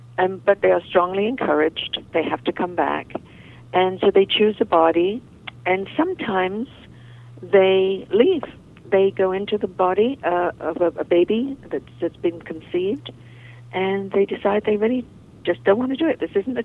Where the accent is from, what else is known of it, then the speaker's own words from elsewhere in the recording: England, United Kingdom; I grew up in England, and growing up in England, we are always surrounded by ghosts and fairies, and we believe in it.